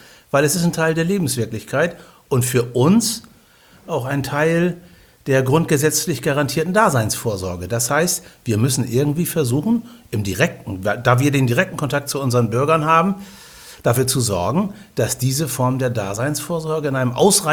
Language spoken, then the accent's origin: German; Hamburg, Germany; weil ich komme aus Hamburg